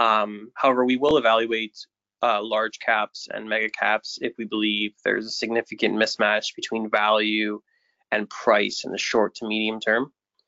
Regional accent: Ottawa, Ontario, Canada; I'm originally from Ottawa, Canada

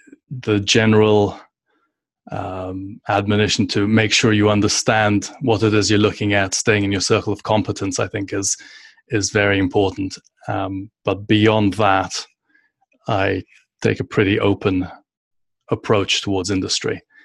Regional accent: London, United Kingdom; also born or lived in Turks and Caicos; now in New York, United States; So I grew up in London. I spent most of my time until business school in London. And it was only after that that I first moved to the Turks and Caicos for about 5 years, and then around 2012, 2013, moved to New York.

